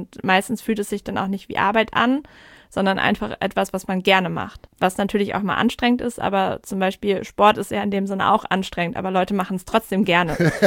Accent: Lower Saxony, Germany; born there; now in Hamburg, Germany; Ich komme gebürtig aus der Nähe von Bremervörde.

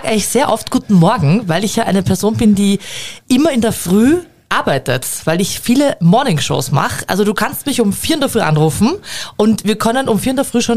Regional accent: Burgersdorf, Austria; also born or lived in Vienna; Ich bin in Burgersdorf geboren und aufgewachsen, also in Wien geboren, aber ich bin in Burgersdorf aufgewachsen und habe dort gelebt, bis ich 19 war, mit meinen Eltern, total spießig

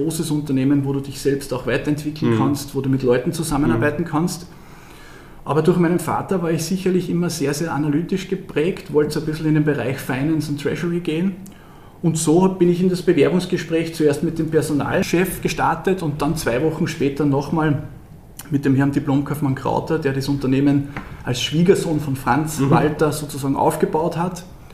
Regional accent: Freistadt, Upper Austria, Austria; Es gibt in meiner Heimatstadt, in Freistadt in Oberösterreich, einen großen Transportunternehmer

